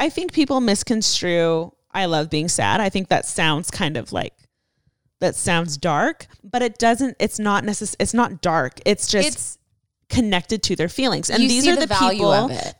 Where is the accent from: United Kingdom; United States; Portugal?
Portugal; you can say it. I'm from Portugal.